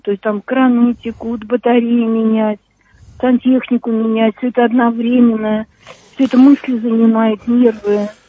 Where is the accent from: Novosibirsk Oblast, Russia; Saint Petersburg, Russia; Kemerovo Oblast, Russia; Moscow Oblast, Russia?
Moscow Oblast, Russia; Я из Подмосковья.